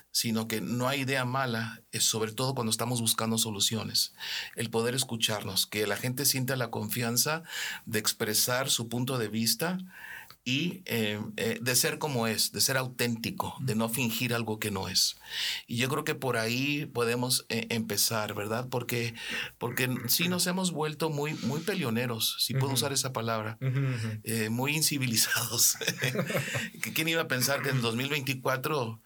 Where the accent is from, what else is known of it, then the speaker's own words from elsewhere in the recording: Mexico; Yo crecí en México. En México tenemos nuestra cultura.